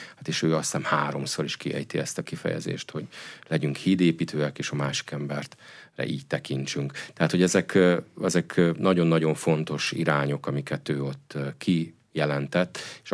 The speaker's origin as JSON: {"language": "Hungarian", "country": "Hungary", "said": "A másik, én magyarként ott szinte kétszeresen felújongtam, mert hogy ugye Budapesten, amikor itt volt Ferenc pápa"}